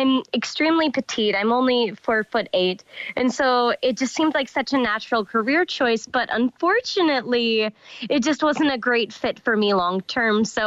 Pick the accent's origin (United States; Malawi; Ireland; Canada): Ireland; Leinster; So I was born in Ireland. My grandmother has property just outside of Dublin proper, kind of in the direction of Swords.